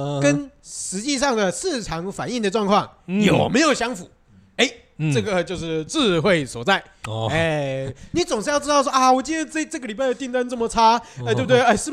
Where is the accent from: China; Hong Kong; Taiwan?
Taiwan; Tainan; 身为一个台南人，你实在是很不想出门。